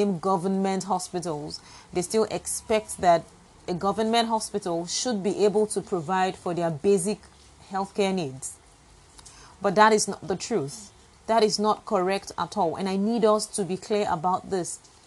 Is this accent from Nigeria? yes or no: yes; Nigeria; your health, my health as a Nigerian, is really not a priority to the government.